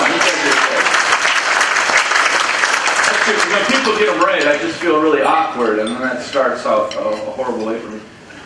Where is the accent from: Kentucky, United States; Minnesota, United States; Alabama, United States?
Minnesota, United States; New Ulm; I'm originally from Minnesota. I grew up in New Ulm, Minnesota. We used to come up here and beat you guys in baseball quite a bit.